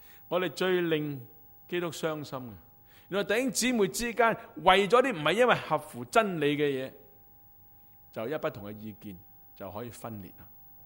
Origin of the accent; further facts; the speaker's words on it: Hong Kong; 所以今日我哋聽到我哋香港人都話